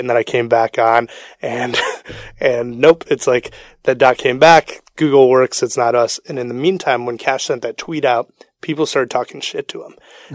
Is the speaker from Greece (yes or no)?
yes; Greece; I'm Greek.